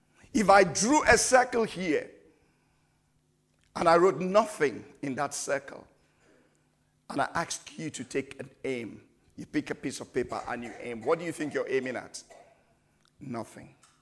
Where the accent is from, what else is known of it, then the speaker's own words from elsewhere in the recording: Nigeria; English is a second language; I said, I'm African. I'm from Nigeria.